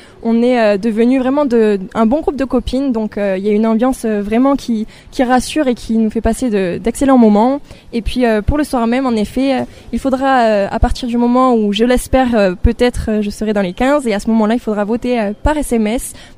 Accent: Bergerac, Nouvelle-Aquitaine, France; je suis toujours restée dans mon Périgord qui me tient vraiment à cœur, tout particulièrement Bergerac

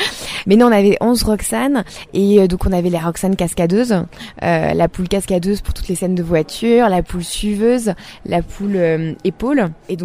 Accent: Brittany, France; Exactement, je suis bretonne.

